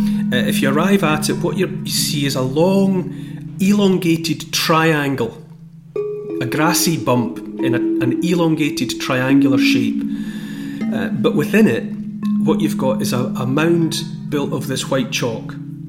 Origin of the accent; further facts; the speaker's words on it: Scotland, United Kingdom; for me as a Scottish person